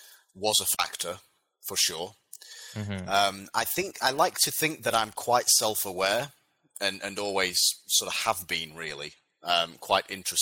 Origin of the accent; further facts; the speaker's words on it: England, United Kingdom; I then saw one that was in my hometown in the north of England where I was living at the time.